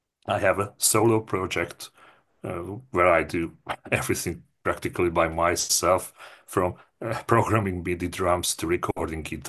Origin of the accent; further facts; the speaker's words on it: Hungary; now in Budapest, Hungary; Yeah, I'm from Hungary. I was born in the countryside, but then because of my job, I moved to Budapest.